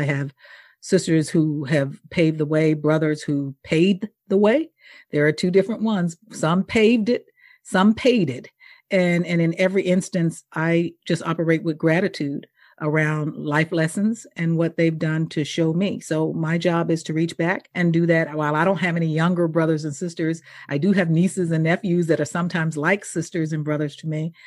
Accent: Mississippi, United States; I don't have any illusions around what my home state is.

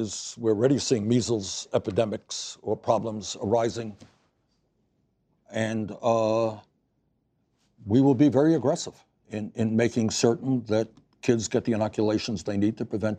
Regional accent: New York City, New York, United States; I was a kid growing up in New York City, I was a long distance runner.

